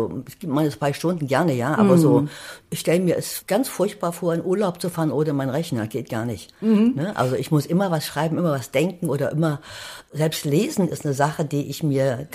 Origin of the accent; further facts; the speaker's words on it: Thuringia, Germany; Und dann meine Kindheit im Thüringer Wald.